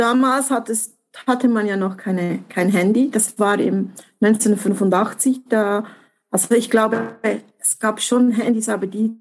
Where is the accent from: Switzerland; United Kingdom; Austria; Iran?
Switzerland; hatten eine Wohnung in Spanien, in einem Dorf am Strand. Und ja, und als Schweizerin, es war schon nicht einfach, so als junge Schweizerin dort zu sein.